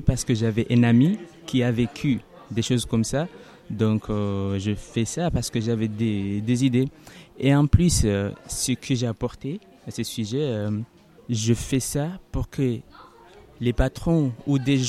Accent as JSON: {"language": "French", "country": "Comoros", "second_language": "French", "said": "je suis comorien, j'apprenne le cours de français à la médiation cité."}